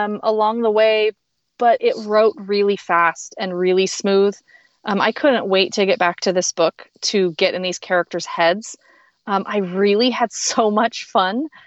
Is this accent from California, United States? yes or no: yes; California, United States; I met with a writer friend and I'm from California. So I was in the Bay Area